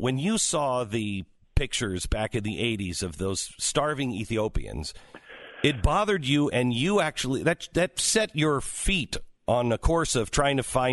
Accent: Seattle, Washington, United States; I grew up in the Seattle area.

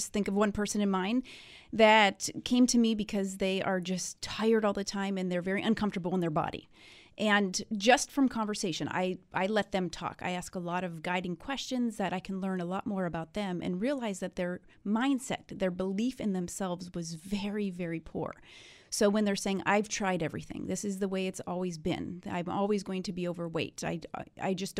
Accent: Pennsylvania, United States; now in Buffalo, United States; So I'm not from this area originally. I'm from Pennsylvania.

